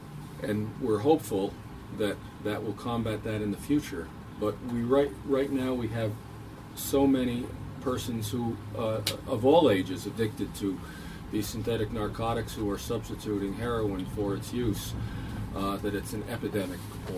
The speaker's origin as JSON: {"language": "English", "town": "Livingston", "region": "New York", "country": "United States", "tie": "born or raised there", "said": "Being a farm boy growing up in Livingston, coming into Hudson to buy shoes or shirts, you could do that back then."}